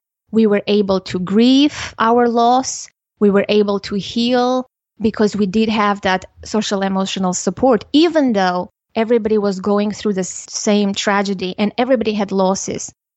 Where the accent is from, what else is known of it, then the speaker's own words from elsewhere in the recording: Armenia; I was born and raised in Armenia, and in 1988, a severe earthquake shook our country, and the epicenter was in my hometown.